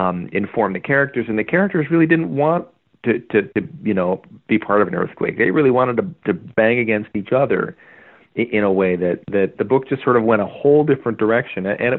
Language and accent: English; Milwaukee, Wisconsin, United States; Memphis as a city actually shares a lot in common with my hometown in Milwaukee